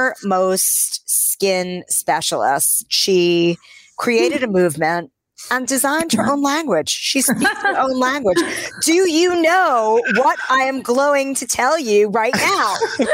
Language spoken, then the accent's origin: English; New York City, New York, United States; I grew up in New York City. It's kind of impossible to not see roaches, but you really hate them.